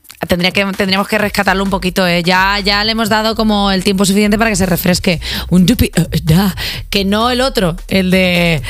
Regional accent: Catalonia, Spain; Yo me voy a San Jordi porque sabes que soy catalana.

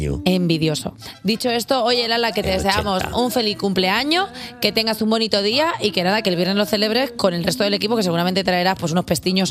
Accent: Tarragona, Catalonia, Spain; Cuando tú no te vayas de vacaciones a Tarragona, que es mi tierra, por ejemplo.

